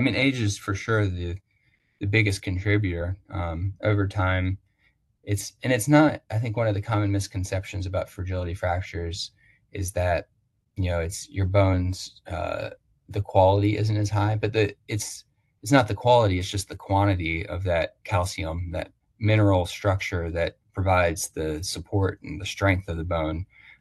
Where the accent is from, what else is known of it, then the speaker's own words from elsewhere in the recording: Roanoke, Virginia, United States; So I'm from Roanoke, Virginia, so not too far north of here.